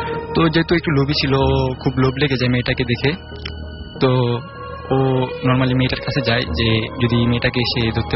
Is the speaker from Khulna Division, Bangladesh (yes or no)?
no; Kalamusi, Chittagong Division, Bangladesh; now in Dhaka, Bangladesh; আমার গ্রাম হচ্ছে আপনার নোয়াখালী কবিরহাট উপজেলার কালামুসি